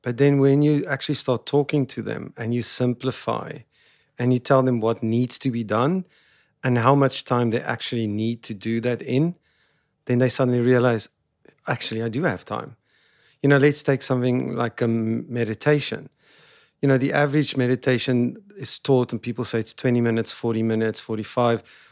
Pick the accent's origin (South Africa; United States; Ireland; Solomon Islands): South Africa; I come from South Africa.